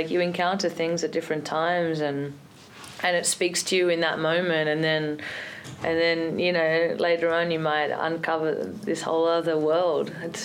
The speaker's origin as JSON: {"language": "English", "town": "Sydney", "region": "New South Wales", "country": "Australia", "tie": "born or raised there", "said": "Oh, no way, especially as an Australian. You know, I grew up in like the suburbs in Sydney."}